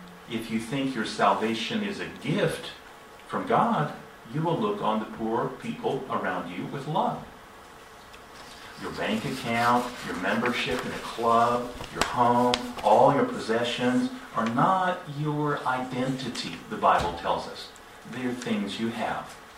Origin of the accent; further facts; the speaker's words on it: United States; I'll talk about my country since I'm an American, but you might find some common points of this in your culture.